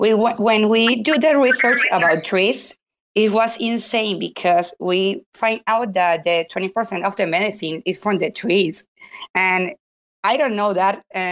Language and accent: English; Venezuela; English is a second language; because we are from Venezuela, so we are half part of the Amazon.